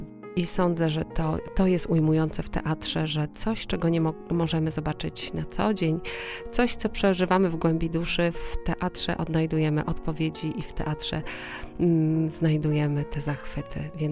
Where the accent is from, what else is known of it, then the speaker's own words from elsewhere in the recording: Silesian Voivodeship, Poland; Na drugi koniec Polski, bo przyjechaliśmy do was z Górnego Śląska.